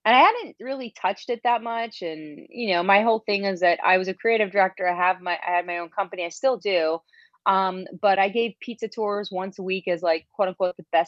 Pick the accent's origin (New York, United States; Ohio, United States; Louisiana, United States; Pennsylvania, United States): Ohio, United States; Yeah. Well, I grew up in Ohio, so traditionally our pizza was tavern style pizza.